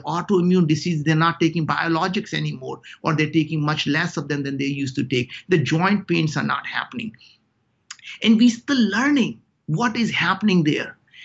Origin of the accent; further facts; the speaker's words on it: India; English is a second language; moved away as an adult; now in United States; I came from very, very humble background. I grew up in India.